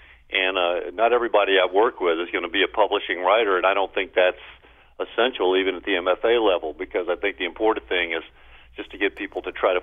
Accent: Baton Rouge, Louisiana, United States; I grew up blue collar in Baton Rouge. My dad worked in a petrochemical factory

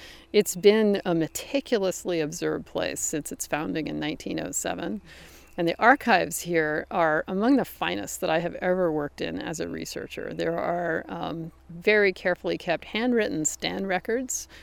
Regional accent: Pacific Northwest, United States

